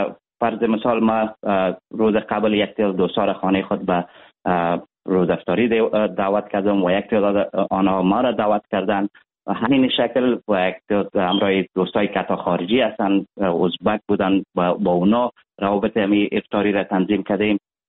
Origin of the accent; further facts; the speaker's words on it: Afghanistan; ولی کل ما یک افغان هستیم.